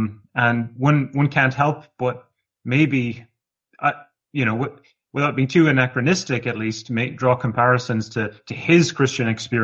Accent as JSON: {"language": "English", "town": "Cork", "region": "Munster", "country": "Ireland", "tie": "born or raised there", "moved": "yes", "lives_now": "United States", "said": "one of the things that I found as maybe an immigrant to the States, having grown up in Ireland, being born and raised in Cork, coming to the States"}